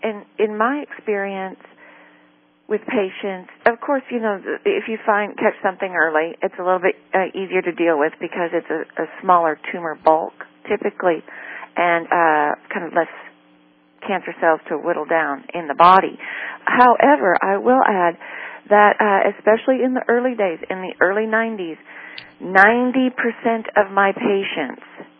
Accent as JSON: {"language": "English", "region": "Iowa", "country": "United States", "tie": "born or raised there", "said": "And, you know, I was raised in Iowa, graduated from Iowa State University, so I feel like I can say this."}